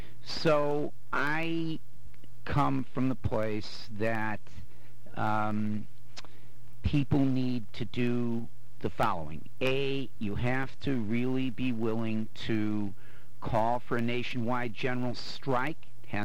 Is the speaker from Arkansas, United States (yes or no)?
no; Illinois, United States; We had the former United States Senator Mosley Braun from my home state of Illinois.